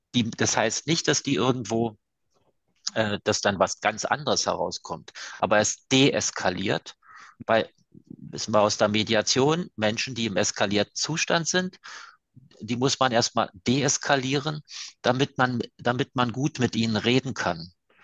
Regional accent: Switzerland; Ja, als Schweizer darf man das so sagen.

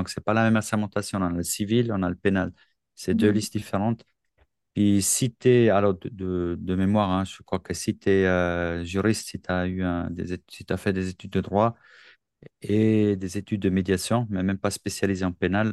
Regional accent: Switzerland; Chez nous, en Suisse

